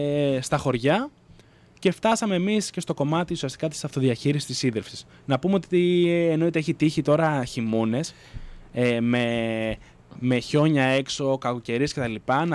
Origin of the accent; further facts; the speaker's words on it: Stagiates, Thessaly, Greece; Εμείς μάλιστα στο χωριό μου στις Σταγιάτες αποφασίσαμε μετά από συνελεύσεις να πάρουμε τα πράγματα πάνω μας